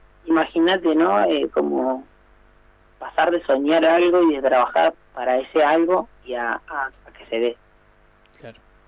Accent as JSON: {"language": "Spanish", "town": "General Roca", "region": "Río Negro", "country": "Argentina", "tie": "born or raised there", "lives_now": "Buenos Aires, Argentina", "said": "yo creo que la ciudad me ayudó a mí a volver a reencontrarme con el lugar de donde vengo, y de alguna u otra manera en Buenos Aires se me conoce como"}